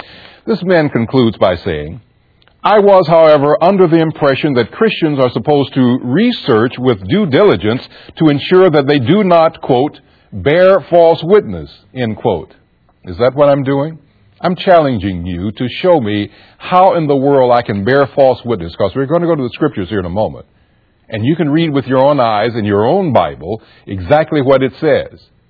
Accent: Columbus, Georgia, United States; In my growing up, I was born in Columbus, Georgia, you know, kiver to kiver, cover to cover.

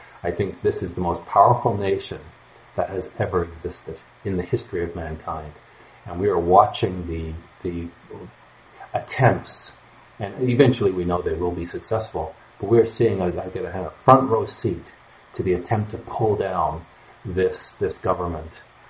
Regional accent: Canada; and I'm Canadian, so he doesn't care about Canadians.

